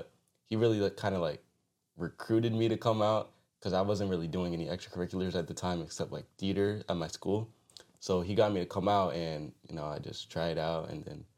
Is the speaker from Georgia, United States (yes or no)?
no; New Haven, Connecticut, United States; From New Haven, Connecticut, you know, right here, right down the street, actually. And, yeah, I've been here my whole life.